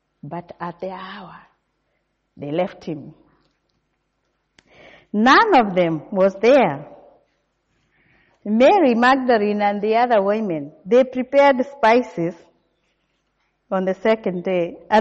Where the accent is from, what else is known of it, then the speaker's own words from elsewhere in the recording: Kenya; now in Australia; Allow me if my accent sounds a bit different. I come from Kenya. I migrated here. It will be 14 years this July, and I love being in Australia.